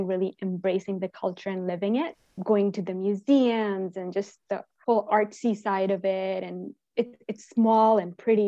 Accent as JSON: {"language": "English", "country": "Pakistan", "tie": "born or raised there", "said": "I mean, I grew up in Pakistan and always had this desire to travel"}